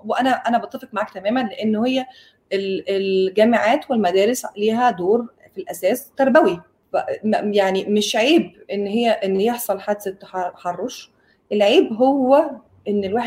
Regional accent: Egypt; وهي من أكتر الناس المعروفة عندنا في مصر في المجال ده

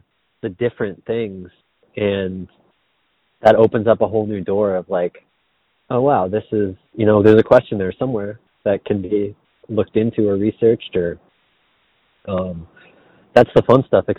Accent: New England, United States; I know. I don't know where it comes from, because I'm from New England. We're not optimistic people.

